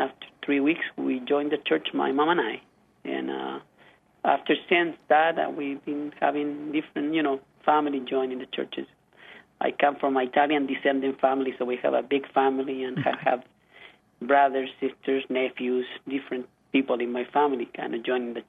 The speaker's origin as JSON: {"language": "English", "town": "Viña del Mar", "region": "Valparaíso", "country": "Chile", "said": "I'm from Viña del Mar, which is a town in the coast of Chile. It's about near an hour and a half from Santiago."}